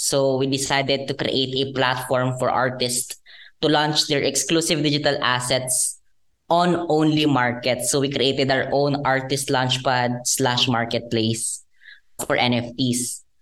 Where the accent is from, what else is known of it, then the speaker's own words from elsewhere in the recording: Bicol Region, Philippines; I studied at Bicol University. So, I came from Bicol. So, a countryside builder.